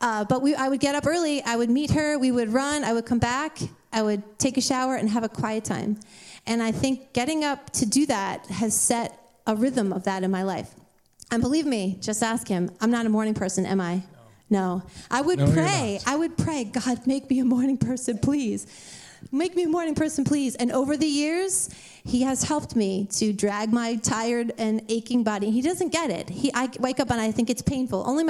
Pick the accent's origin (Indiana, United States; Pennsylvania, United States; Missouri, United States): Pennsylvania, United States; because I grew up outside of Philly